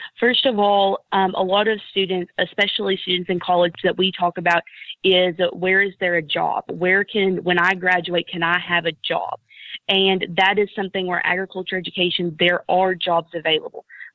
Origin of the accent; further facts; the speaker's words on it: Jonesboro, Arkansas, United States; I went to high school at Nettleton High School, which is in Jonesboro, Arkansas.